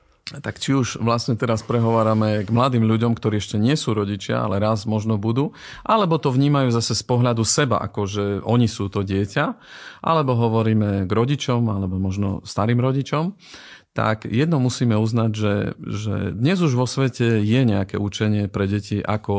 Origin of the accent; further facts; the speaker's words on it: eastern Slovakia, Slovakia; accent: eastern Slovak; ako u nás, na východe, aj počujete môj prízvuk, takže viete, že som z východu